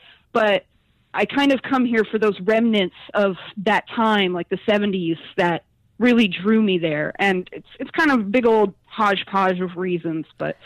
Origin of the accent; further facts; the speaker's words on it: San Bernardino, California, United States; 2 hours outside of LA is a town called San Bernardino and an area called the Inland Empire. It has like Redlands and Riverside, San Bernardino. And I grew up around there.